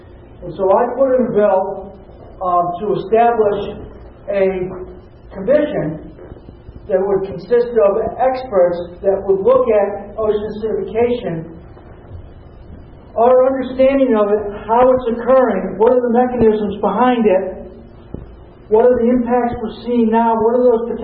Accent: Newcastle, Maine, United States; I'm from Newcastle, and I represent the towns along the Damascotta River and Monhegan Island.

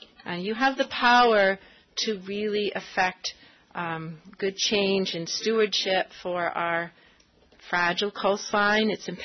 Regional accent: Farmington, United States; Well, I'm from Farmington, but I'm not a wealthy landowner.

